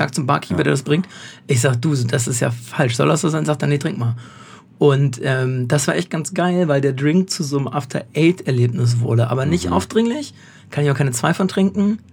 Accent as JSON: {"language": "German", "town": "Goslar", "region": "Lower Saxony", "country": "Germany", "tie": "born or raised there", "said": "weil ein Bekannter von mir aus meiner Heimat Goslar"}